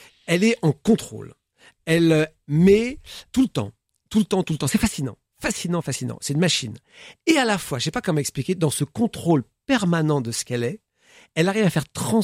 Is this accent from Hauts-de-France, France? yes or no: yes; Lens, Hauts-de-France, France; accent: Nord; Je suis l'accent du Nord.